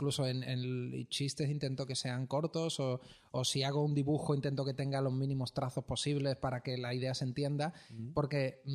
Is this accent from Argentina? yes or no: no; Utrera, Andalusia, Spain; now in Madrid, Spain; decidí grabarme en un fin de semana que bajé a mi pueblo, que yo soy de Utrera, un pueblo de Sevilla.